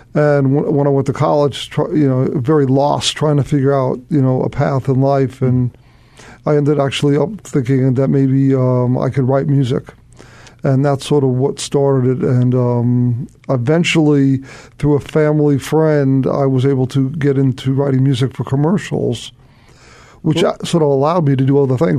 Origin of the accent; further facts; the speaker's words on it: New York, United States; But when I came to Chicago, because I'm originally from New York, I met a man named Steve Schaefer